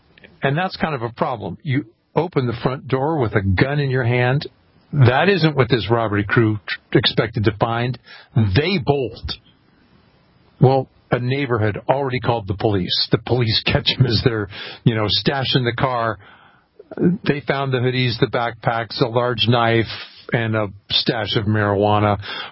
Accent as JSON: {"language": "English", "region": "Louisiana", "country": "United States", "tie": "born or raised there", "said": "This one in my home state of Louisiana."}